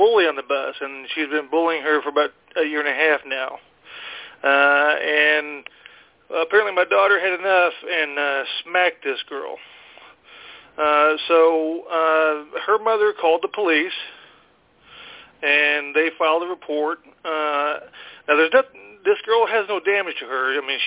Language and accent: English; Indiana, United States; I'm from Indiana.